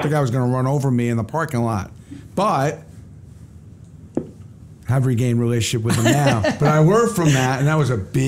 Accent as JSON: {"language": "English", "town": "Brooklyn", "region": "New York", "country": "United States", "tie": "born or raised there", "said": "Grew up in Brooklyn, Kings Highway, Ocean Parkway."}